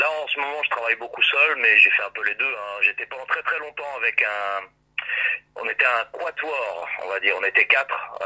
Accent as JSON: {"language": "French", "town": "Paris", "region": "Île-de-France", "country": "France", "moved": "as an adult", "said": "au départ, je suis banlieusard, moi je suis de Paris."}